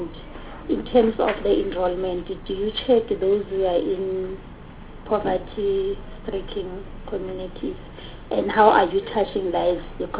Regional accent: Gauteng, South Africa; No, Chairperson, thank you. I'm from Gauteng

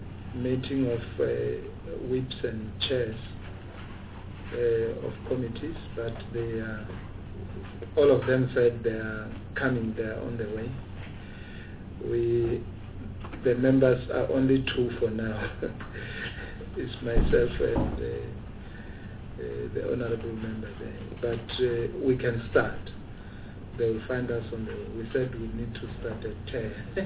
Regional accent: Limpopo, South Africa; I'm from Limpopo.

